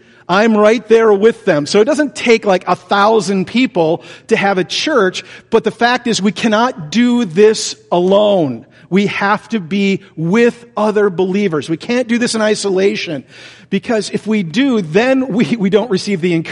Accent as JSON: {"language": "English", "region": "Michigan", "country": "United States", "tie": "born or raised there", "said": "I grew up in the Nazarene Church in Lower Michigan."}